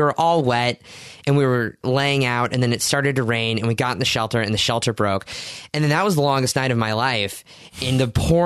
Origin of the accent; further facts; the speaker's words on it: Oklahoma, United States; I'm a guy, I'm from Oklahoma, so I feel, you know, I have that Midwest